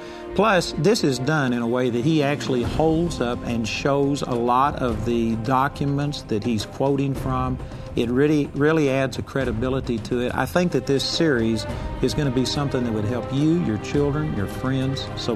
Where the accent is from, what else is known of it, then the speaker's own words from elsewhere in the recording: Southern United States, United States; I was raised in the Bible Belt. We had prayer in school.